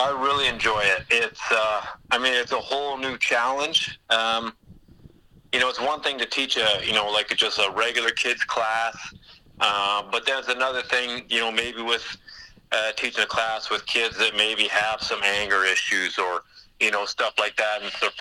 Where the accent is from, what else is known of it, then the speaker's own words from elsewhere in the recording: Huntsville, United States; So, I mean, I grew up in Huntsville. I still spend the most weekends there.